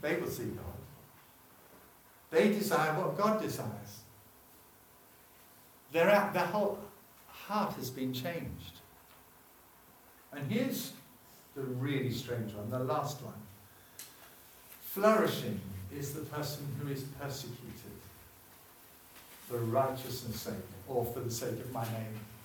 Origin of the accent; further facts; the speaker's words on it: Manchester, North West England, United Kingdom; I come from Manchester, okay?